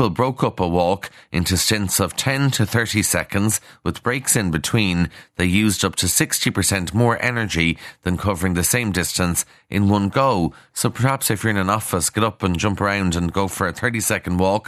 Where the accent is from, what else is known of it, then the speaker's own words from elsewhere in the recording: Kildare, Leinster, Ireland; Now, I'm from Kildare.